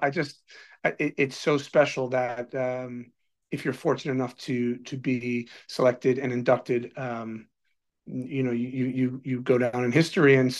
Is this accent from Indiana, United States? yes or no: no; New Jersey, United States; I'm from New Jersey